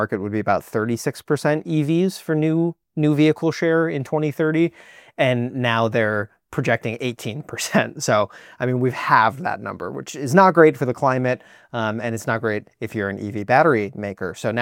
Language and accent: English; Midwest, United States; Yeah, I'm from the Midwest, so I just brought a casserole.